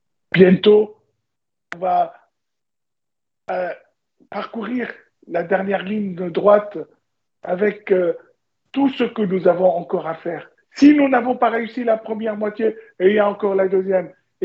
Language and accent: French; Lebanon; On dit chez moi au Liban, c'est la grande fête